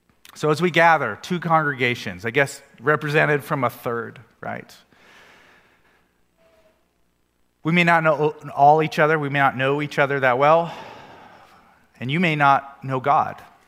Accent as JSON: {"language": "English", "region": "Oregon", "country": "United States", "said": "And so we come here from Oregon."}